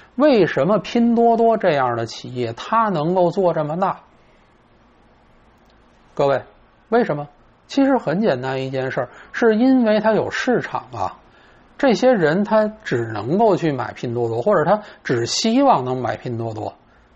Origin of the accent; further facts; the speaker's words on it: Beijing, China; 为这除了我们这帮在北京长大的人之外